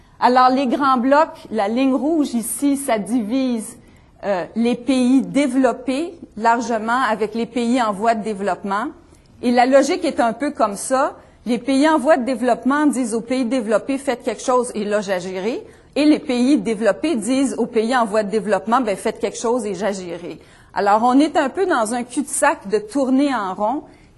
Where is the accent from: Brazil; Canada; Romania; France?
Canada; Quand on est Canadien, on peut regarder notre rôle de multiples façons.